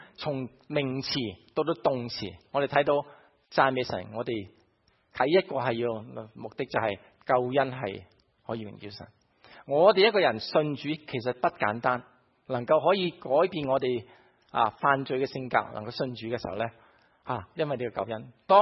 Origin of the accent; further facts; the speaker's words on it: Guangdong, China; 我哋广东人咧就有啲字